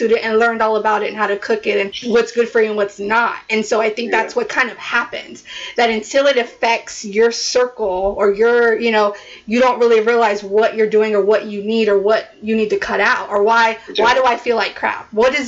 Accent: New Jersey, United States; now in Texas, United States; I get it all the time because I'm from Jersey, so I moved to Texas, and they're like, oh, Texas changed you.

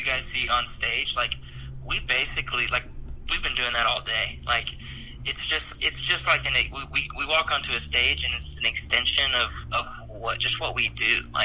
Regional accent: Nashville, Tennessee, United States; now in South Dakota, United States; I grew up in Nashville, and we put ranch on things, you know, like mashed potatoes and pizza.

